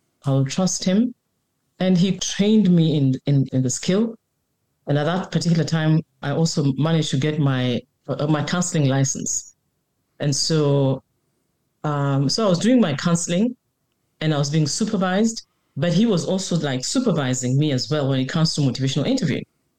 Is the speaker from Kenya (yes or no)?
yes; Kenya; English is a second language; moved away as an adult; now in United States; I am a Kenyan who came to study in the U.S. and I'm cross-culturally married.